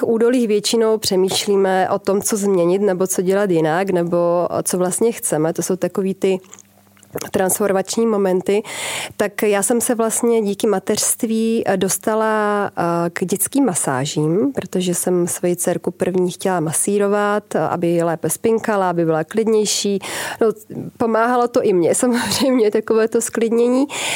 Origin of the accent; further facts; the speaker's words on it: Prešov, Prešov Region, Slovakia; Já jsem z východního Slovenska, pocházím z Prešova a pořád jako jsem měla pocit, že to Slovensko je pro mě malý. A když jsem dostudovala vysokou školu, tak jsem si zabalila baťužek a jela jsem do Prahy